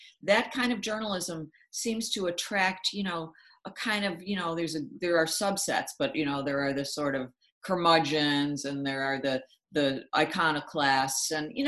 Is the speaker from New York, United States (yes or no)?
yes; Buffalo, New York, United States; the two papers in my hometown of Buffalo